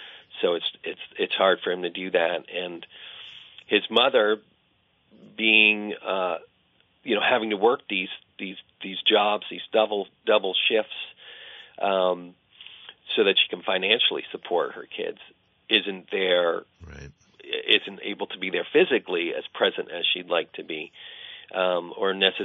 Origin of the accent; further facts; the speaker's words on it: Shelburne, Vermont, United States; It's loosely inspired by, you know, I grew up in Shelburne.